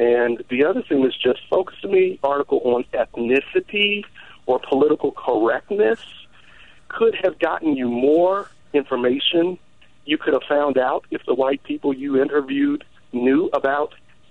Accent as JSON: {"language": "English", "region": "the South", "country": "United States", "moved": "yes", "lives_now": "Philadelphia, United States", "said": "I'm a Southerner who's moved to Philadelphia"}